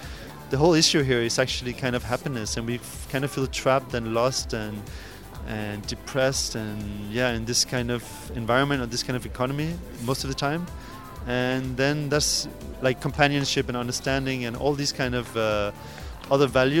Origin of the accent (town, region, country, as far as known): Copenhagen, Capital Region of Denmark, Denmark; English is a second language